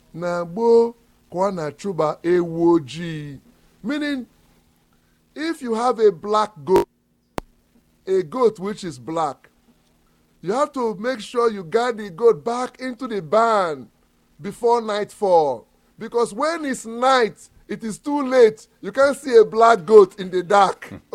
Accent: South East, Nigeria; As my people say in Nigeria, my people, the Igbo tribe, I come from the Igbo tribe, where we are mainly Christians.

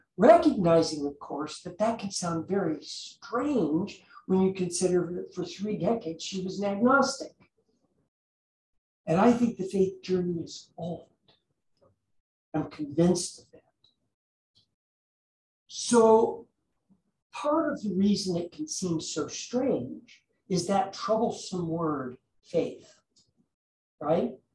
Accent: Wyoming, United States; I saw a bumper sticker once in my home state of Wyoming on a great big pickup truck.

